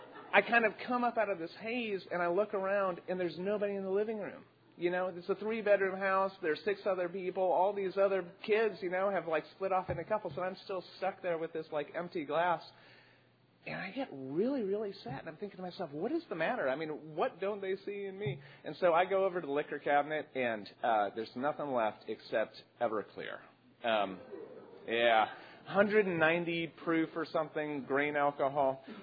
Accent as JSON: {"language": "English", "region": "Iowa", "country": "United States", "tie": "born or raised there", "said": "I grew up in Iowa. I was socially awkward."}